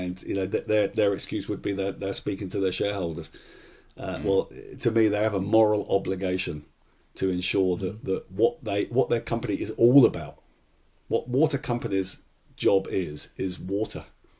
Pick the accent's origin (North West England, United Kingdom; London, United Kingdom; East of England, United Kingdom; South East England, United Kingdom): South East England, United Kingdom; Marlow; Marlow's my hometown. And to be fair, probably in the back of my mind, that was really a driving force to actually get to my hometown.